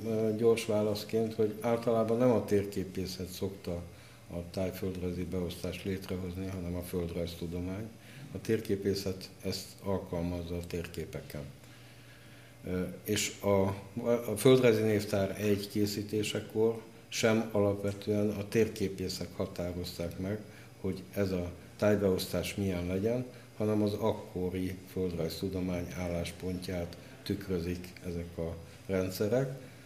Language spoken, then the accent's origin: Hungarian; Miskolc, Borsod-Abaúj-Zemplén, Hungary; born there; mint ahogy én Helyő Csabán születtem, Miskolc bekebelezte ezt a települést, ma is használják, mint település résznevet